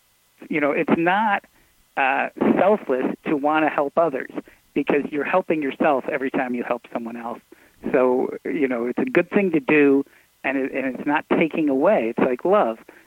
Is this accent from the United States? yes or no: yes; New York, United States; I was raised in Westchester County, in, you know, outside of New York City.